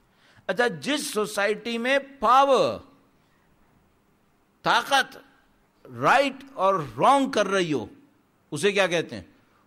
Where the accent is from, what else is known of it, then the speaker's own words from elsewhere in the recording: Sindh, Pakistan; خود Indus valley civilisation جس میں ہمارا علاقہ آتا ہے سندھ کا